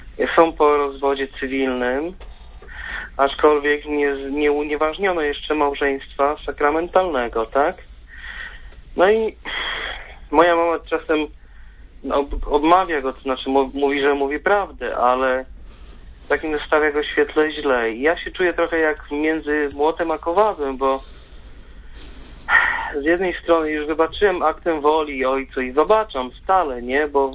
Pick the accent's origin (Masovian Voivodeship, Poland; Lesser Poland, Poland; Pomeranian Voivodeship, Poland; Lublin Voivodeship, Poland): Masovian Voivodeship, Poland; Włonie; pochodzę z Włonia koło Warszawy.